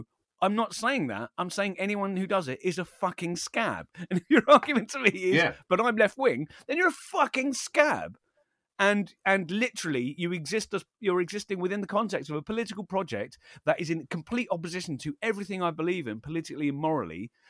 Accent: Wallington, London, United Kingdom; So I grew up in Wallington in very South London, and there's a few sort of celebrities live around.

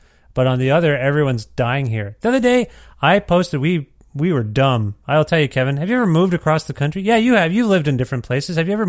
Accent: Canada; I was just more astounded that as a Canadian, you didn't even ask me how I was doing.

